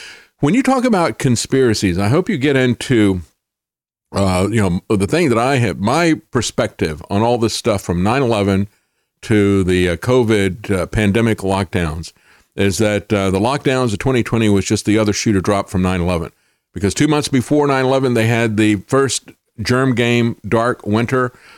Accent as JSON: {"language": "English", "region": "Southern United States", "country": "United States", "tie": "born or raised there", "said": "the real social change that I saw growing up in the South"}